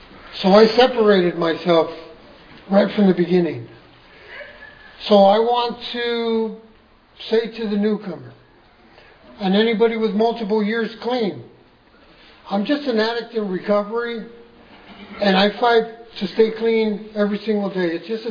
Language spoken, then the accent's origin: English; Los Angeles, California, United States; I was from the streets. I was born and raised in Los Angeles. I was in a violent neighborhood.